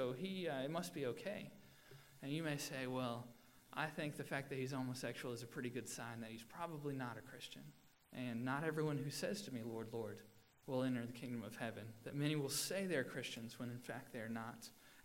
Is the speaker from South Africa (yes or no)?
no; Alabama, United States; And when I grew up in Alabama, I only called people sir that were older than me.